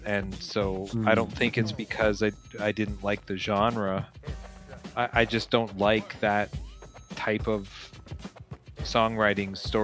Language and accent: English; Canada; I'm white and I grew up in Canada.